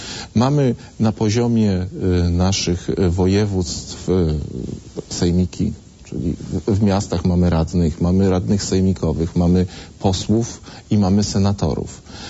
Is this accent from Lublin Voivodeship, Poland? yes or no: yes; Lublin, Lublin Voivodeship, Poland; Ja akurat z Lublina, Lubelszczyzny, ojciec z krakowskiego